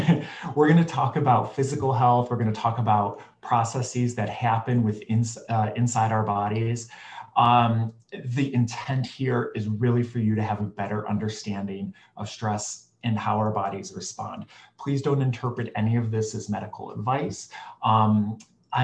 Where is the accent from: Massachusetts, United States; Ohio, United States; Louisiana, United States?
Ohio, United States; Cleveland; the Cleveland Clinic, which, by the way, is where I was born and raised in Cleveland.